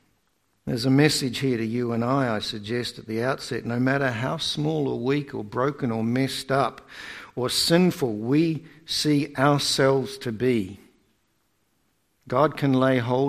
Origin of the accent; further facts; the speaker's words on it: Bungeet, Victoria, Australia; I come from a little country place called Bungeet, which is an Aboriginal word